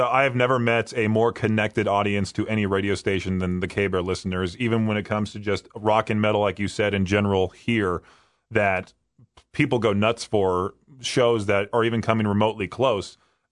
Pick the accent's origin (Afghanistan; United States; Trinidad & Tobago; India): United States; California; now in Idaho, United States; because I'm from California as well, and a lot of us decided to move here